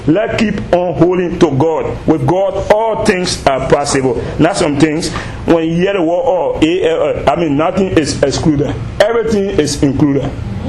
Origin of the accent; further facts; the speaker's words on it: Liberia; I'm from Liberia.